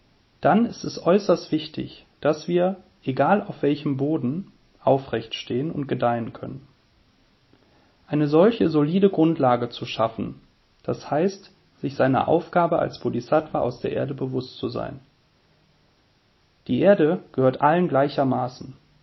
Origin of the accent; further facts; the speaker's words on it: Düsseldorf, North Rhine-Westphalia, Germany; ich komme aus Düsseldorf.